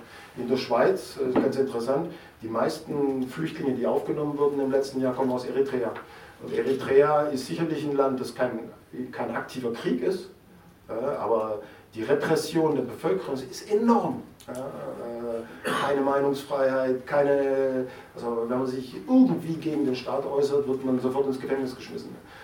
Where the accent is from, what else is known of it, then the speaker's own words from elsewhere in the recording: Germany; aber ich bin Deutscher, das hört man ja, bin so in diesem Nachkriegsdeutschland aufgewachsen